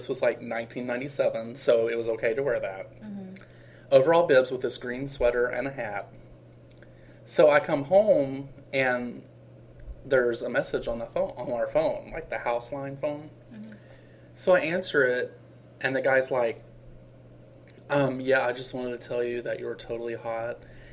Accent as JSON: {"language": "English", "region": "Virginia", "country": "United States", "said": "Like, I'm white and he's Mexican and he's from California and I'm from Virginia."}